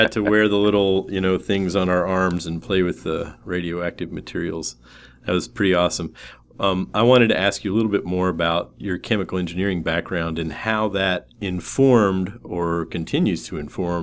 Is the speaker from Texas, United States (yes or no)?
no; Kingsport, Tennessee, United States; I'm originally from East Tennessee, from Kingsport